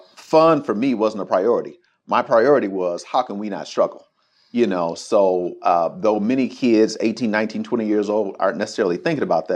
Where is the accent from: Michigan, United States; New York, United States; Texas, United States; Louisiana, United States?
Michigan, United States; Detroit; I am from the great city of Detroit. I'm actually an East Sider. I'm from the East Side of Detroit.